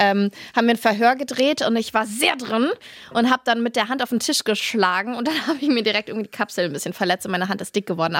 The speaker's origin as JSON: {"language": "German", "town": "Cologne", "region": "North Rhine-Westphalia", "country": "Germany", "tie": "born or raised there", "lives_now": "Hamburg, Germany", "said": "Und ich bin aber Kölnerin, muss ich das so sagen. Ich bin zwar in Leverkusen geboren, aber ich bin in Köln."}